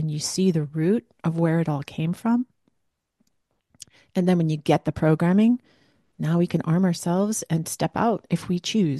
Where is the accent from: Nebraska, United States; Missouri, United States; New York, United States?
New York, United States; Because I'm from New York. I live in New York. I've lived other places as well. I've lived in New York City